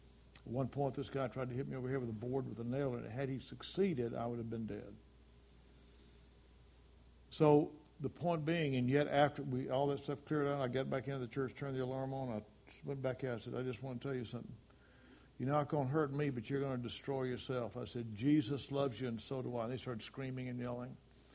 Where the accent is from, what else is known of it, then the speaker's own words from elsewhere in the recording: the South, United States; born and raised in the South, when I came up, all my friends, we had a shotgun in one hand, a fishing rod in the other hand